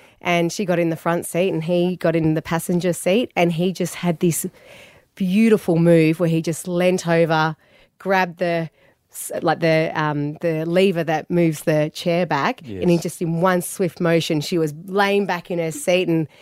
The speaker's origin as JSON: {"language": "English", "town": "Phillip Island", "region": "Victoria", "country": "Australia", "tie": "born or raised there", "said": "That's very much what it was like growing up on Phillip Island."}